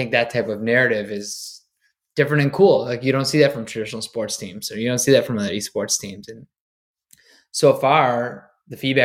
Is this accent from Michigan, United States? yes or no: yes; Michigan, United States; like I grew up in Michigan, for example, and I just feel like it was freezing in the winter and we played games all summer